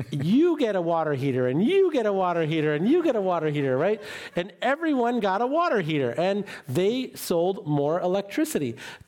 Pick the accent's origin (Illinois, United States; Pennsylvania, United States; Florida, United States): Illinois, United States; Sterling; there are people in my hometown in Sterling, Illinois, that couldn't get their homes above 55 degrees